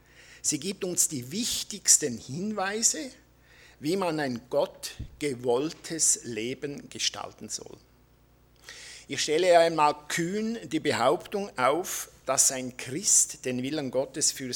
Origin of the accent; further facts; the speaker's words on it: Appenzell, Appenzell Innerrhoden, Switzerland; Ich komme aus Appenzell mit meiner Frau zusammen, Brigitte.